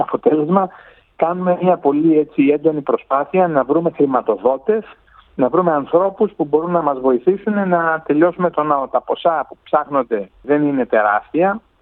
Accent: Greece; now in Oman; Εγώ έφυγα από την Ελλάδα το 2005 και τυχαία ήθελα να φύγω από την Ελλάδα και τυχαία έπεσα πάνω στο Ομάν.

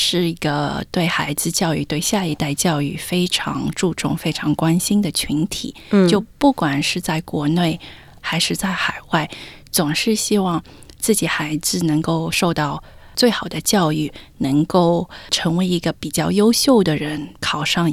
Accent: Melbourne, Victoria, Australia; also born or lived in China / United States; 我是在墨尔本长大的，我是小时候跟我爸妈一起过来移民的，我七岁就来这里了，然后在这里读完小学、中学、大学、本科，并进入工作。

